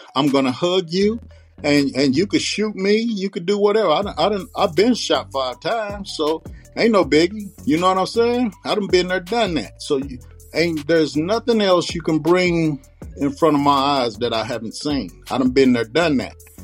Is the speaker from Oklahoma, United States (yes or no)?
yes; Spencer, Oklahoma, United States; moved away as an adult; now in Los Angeles, United States; I'm from the Midwest. I'm from a town called Spencer, Oklahoma, Green, there's Dungy area in Oklahoma City. But I've been out here in Los Angeles for 40 years.